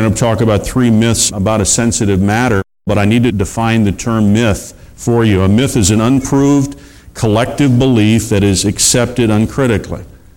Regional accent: Chicago, Illinois, United States; But then I grew up in the Chicago area

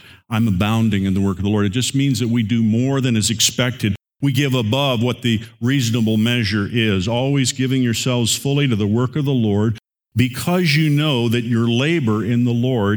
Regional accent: Indiana, United States; born or raised there

